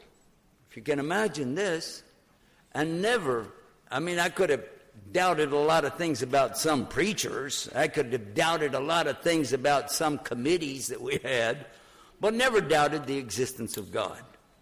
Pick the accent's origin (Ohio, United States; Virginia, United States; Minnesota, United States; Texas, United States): Texas, United States; I'm from Texas.